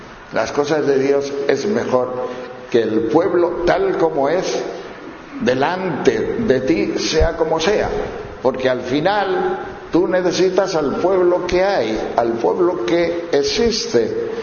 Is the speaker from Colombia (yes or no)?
no; Castile and León, Spain; estando en un pueblo de León, de donde yo soy